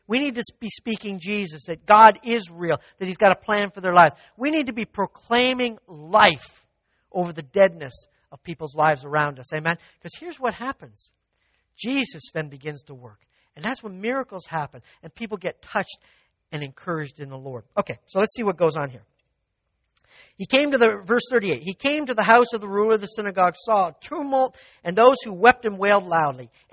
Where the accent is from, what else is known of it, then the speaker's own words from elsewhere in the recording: Canada; moved away; when I moved from Canada, I figured I'd never have to climb a ladder again.